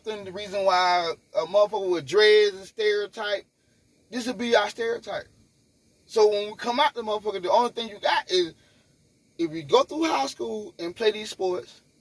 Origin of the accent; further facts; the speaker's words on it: North Carolina, United States; Because we're from North Carolina